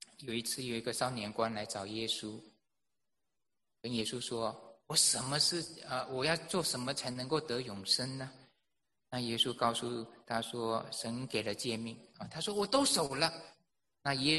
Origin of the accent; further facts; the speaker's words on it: China; now in United States; 我们中国人不会把坟墓就放在房子旁边的，我们要放到遥远的地方。